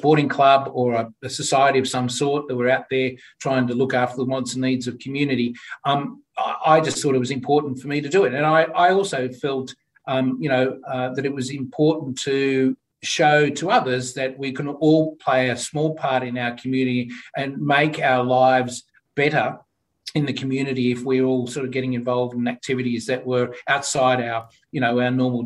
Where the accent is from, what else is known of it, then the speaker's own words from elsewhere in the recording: Sydney, New South Wales, Australia; that was part, of course, of growing up in Sydney at the time, as our parents did.